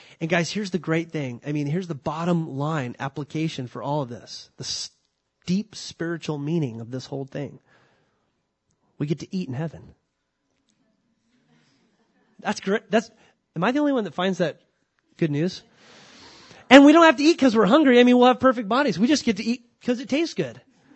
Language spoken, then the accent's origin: English; California, United States; I grew up in Southern California, so I'm used to fruits.